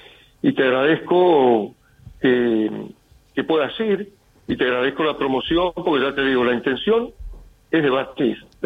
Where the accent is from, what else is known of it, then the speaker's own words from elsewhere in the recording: Bahía Blanca, Buenos Aires Province, Argentina; born there; yo nací en un barrio, en Bahía Blanca, en Villa Mitre